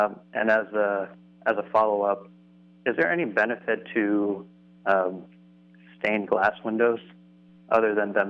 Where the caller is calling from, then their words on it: East Coast, United States; Hi, I'm from the East Coast